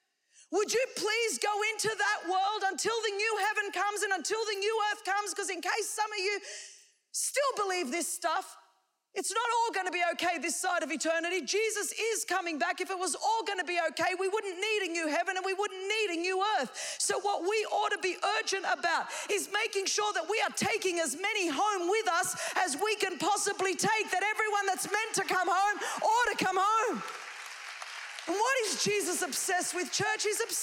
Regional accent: Australia; I come from Australia. We're obsessed with sheep.

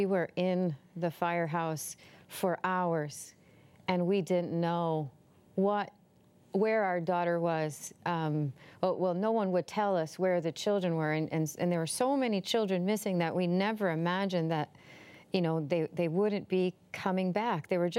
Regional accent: Puerto Rico; also born or lived in Canada; I'm from Puerto Rico, and we lived for a while in Canada.

